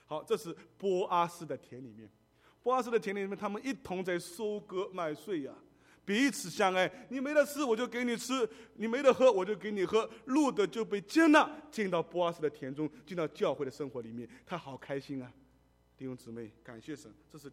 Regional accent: China; born there; 我在大陆出生，讲话的口气都会有不一样

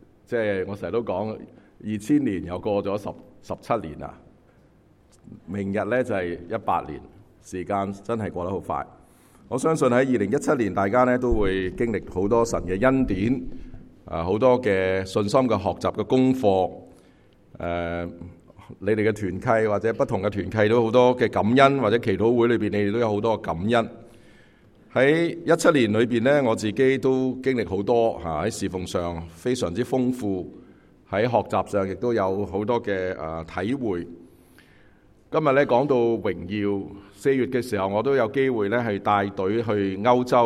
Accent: Guangdong, China; 可能我哋广东人都系咧已经系移民咗好耐啊

